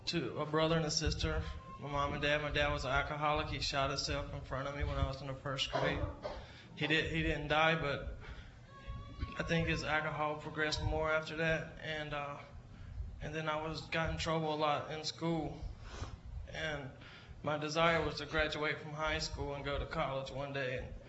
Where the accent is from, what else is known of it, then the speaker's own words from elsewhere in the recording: North Carolina, United States; born there; I was born in North Carolina.